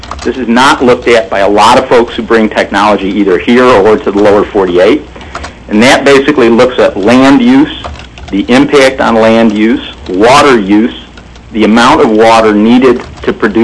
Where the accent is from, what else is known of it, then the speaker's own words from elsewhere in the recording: New York, United States; I'm from New York, so I talk a little fast.